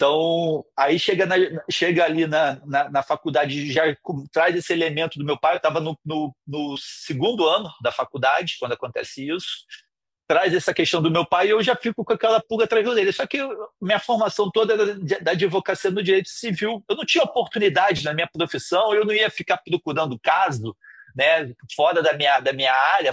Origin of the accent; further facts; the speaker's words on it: Itacoatiara, Brazil; passando pela minha juventude em Itacoatiara